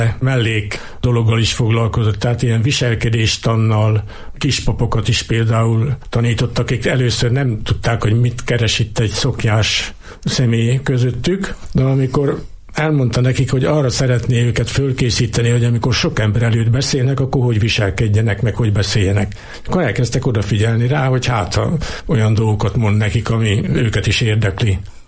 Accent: Eger, Heves, Hungary; amikor mondtam, hogy én egri vagyok

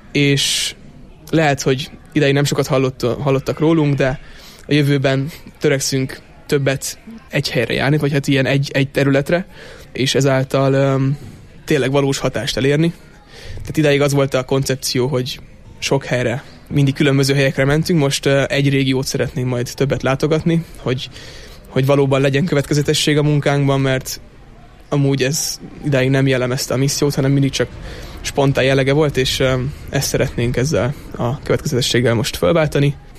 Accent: Budapest, Hungary; mert ezt talán nem is mondtam még, hogy Budapestről származunk egyébként.

